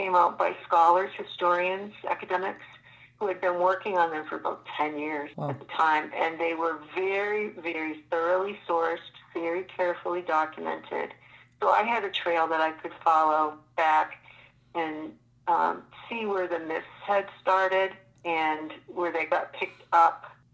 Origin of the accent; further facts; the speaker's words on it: Maine, United States; my own childhood growing up in Maine, because I was very intimately familiar with the kind of weather that they would have had with the snow.